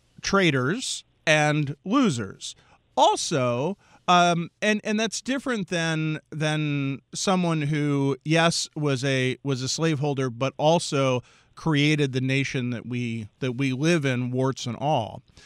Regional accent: Washington, District of Columbia, United States; I grew up in, I was born in Washington, D.C. I love that city very much.

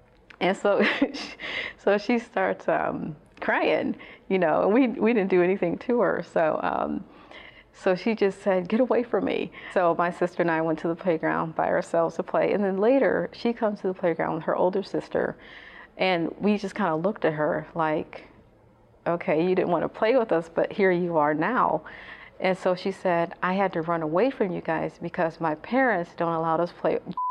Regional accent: Chicago, Illinois, United States; now in Valparaiso, United States; There was a lot of positive things growing up in Cabrini-Green, and there's a lot of negative things as well.

